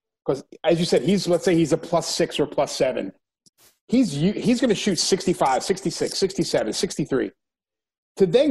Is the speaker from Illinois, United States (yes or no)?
no; Staten Island, New York, United States; I am from Staten Island, so I know that.